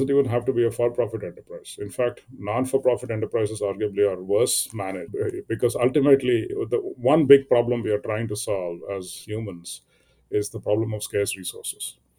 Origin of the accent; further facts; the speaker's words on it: India; when I was growing up in India